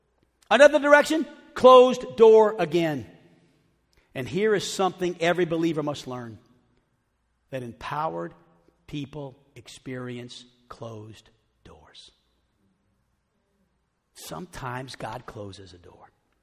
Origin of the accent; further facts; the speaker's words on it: New Orleans, Louisiana, United States; I'm from New Orleans. I went to school in Chicago. I served in L.A.